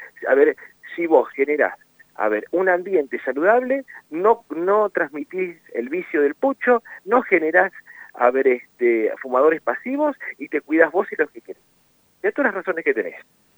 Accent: Argentina; como buenos argentinos

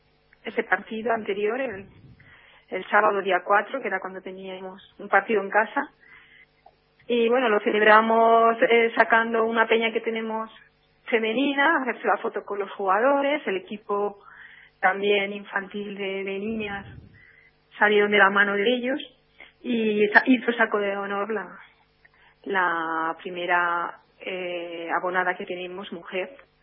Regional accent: Leganés, Community of Madrid, Spain; Yo soy de Leganés y, bueno, sobre todo también es un tema sentimental.

